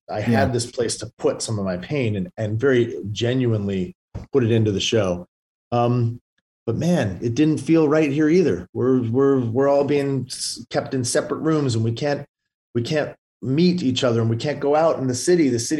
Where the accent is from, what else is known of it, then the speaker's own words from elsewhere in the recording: Vancouver, British Columbia, Canada; Will and I grew up in Vancouver together.